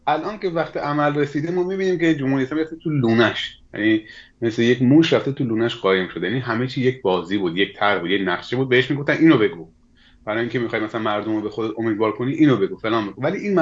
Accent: Iran; ما همه ایرانی هستیم، اهل یک آب و خاکیم، یک کشوریم

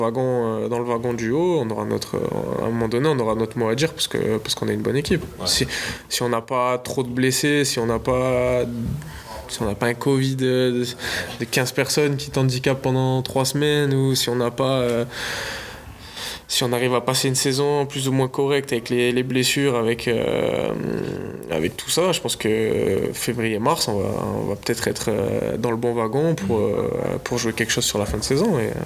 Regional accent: Nice, Provence-Alpes-Côte d'Azur, France; Bah moi, je suis de Nice.

